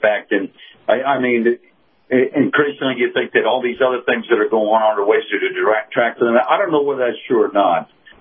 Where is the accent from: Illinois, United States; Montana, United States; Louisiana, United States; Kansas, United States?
Kansas, United States; Kansas City; now in Sarasota, United States; Of course, all my formative years were growing up on the Kansas side of Missouri. Kansas City, Kansas